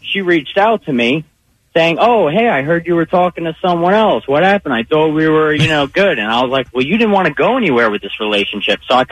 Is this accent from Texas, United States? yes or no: no; New York, United States; I'm originally from New York, and back in like 2013, I was seeing some girl